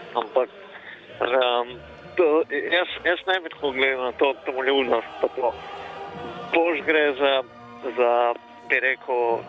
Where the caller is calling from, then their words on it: Ljubljana, Central Slovenia, Slovenia; iz Ljubljane.